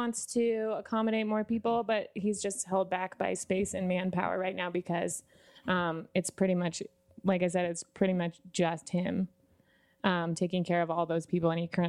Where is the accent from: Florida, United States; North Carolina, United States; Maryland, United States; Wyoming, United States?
Wyoming, United States; Lander; Lander, we're all from Lander, Wyoming.